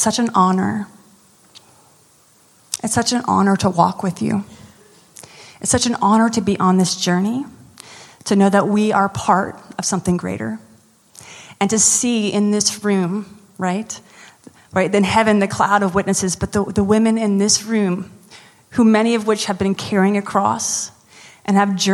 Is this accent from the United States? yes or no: yes; United States; now in New Orleans, United States; I know we're in Canada. I'm American. Love me.